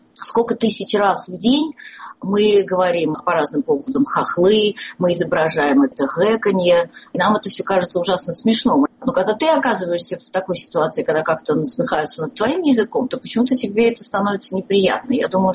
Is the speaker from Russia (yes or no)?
yes; Russia; accent: Russian; мой российский говор, то есть мое российское грамотное и правильное произношение